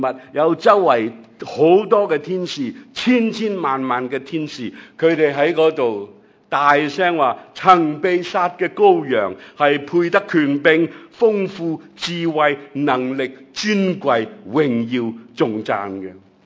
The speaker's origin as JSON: {"language": "Chinese", "country": "Hong Kong", "said": "因为他们已经来到我们香港人的家"}